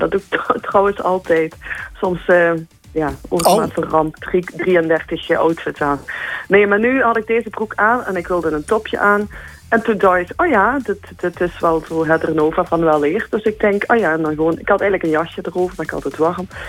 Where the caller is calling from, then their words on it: Bree, Limburg, Belgium; Ik woon in Bree in Tongerlo in België.